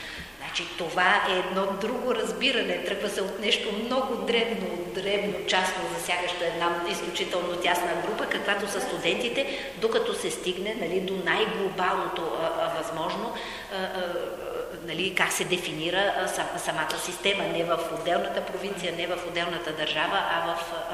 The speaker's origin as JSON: {"language": "Bulgarian", "country": "Canada", "said": "Ето аз идвам от Канада"}